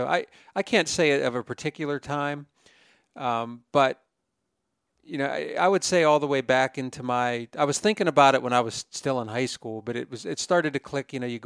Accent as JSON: {"language": "English", "region": "Pennsylvania", "country": "United States", "tie": "born or raised there", "said": "Growing up in Pennsylvania, especially when I did, you're quite a bit younger than I am"}